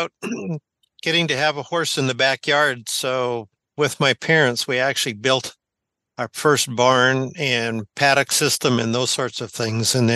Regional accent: Western Canada, Canada; now in United States; Growing up in Western Canada, I got to see how we did things there. And then since moving to Kentucky

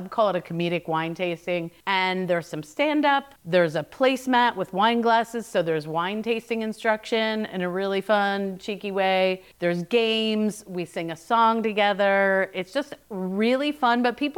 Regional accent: New Jersey, United States; Well, you know, I grew up in New Jersey and everybody makes fun of us.

